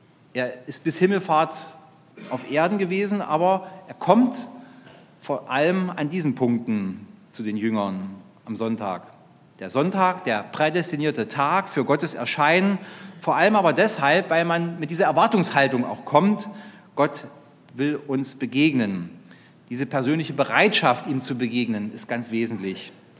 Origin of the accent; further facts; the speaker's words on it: Schönebeck, Saxony-Anhalt, Germany; In meiner Heimat in Schönebeck